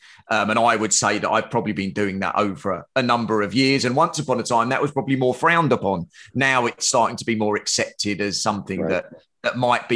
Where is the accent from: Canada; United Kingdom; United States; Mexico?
United Kingdom; London; I am a musculoskeletal-based therapist. I am from London in the UK.